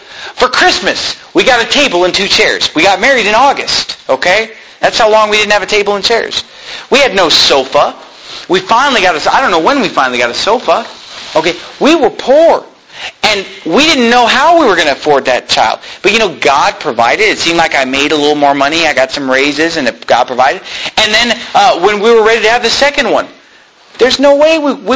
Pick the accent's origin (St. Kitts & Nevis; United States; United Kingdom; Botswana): United States; Sacramento, California; because I was born and raised in Sacramento.